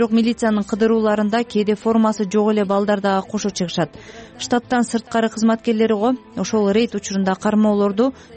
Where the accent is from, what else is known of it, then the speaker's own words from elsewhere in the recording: Talas Region, Kyrgyzstan; also born or lived in Moscow; now in Bishkek, Kyrgyzstan; Москвада официант болуп 1 жылда иштегем. Анан кара тизмеге түшүп Бишкекке келдим. Айылга, Таласка барым келген жок.